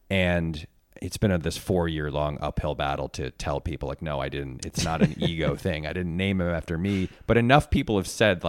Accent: Connecticut, United States; and I'm from Connecticut, and he was like a real sweet spot for me of mm-hmm. like a certain kind of Connecticut prepster that I grew up

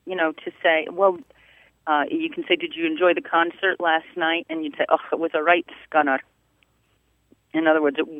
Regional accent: Glasgow, Scotland, United Kingdom; now in Las Vegas, United States; Well, I'm originally from Glasgow, Scotland, and my parents both had strong Scottish accents

